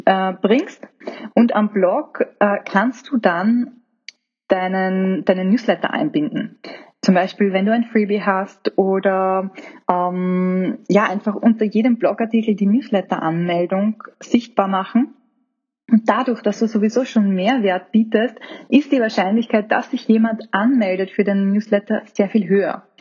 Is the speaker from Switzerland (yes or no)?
no; Austria; Bei uns in Österreich überhaupt nicht. Ich glaube, in Deutschland ist es genau das Gleiche.